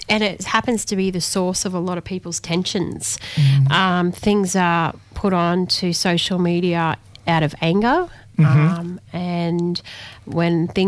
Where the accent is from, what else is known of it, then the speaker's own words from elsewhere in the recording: Queensland, Australia; I'm from Yindinji Nation. My grandparents on my mum's side were born and raised in Yarraba.